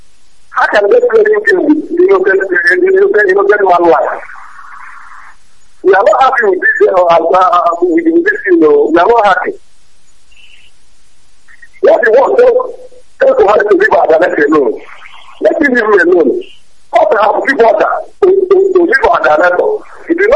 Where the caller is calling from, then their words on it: Enugu, Enugu State, Nigeria; I'm calling from any good, but we are not joining the protest because we have left them.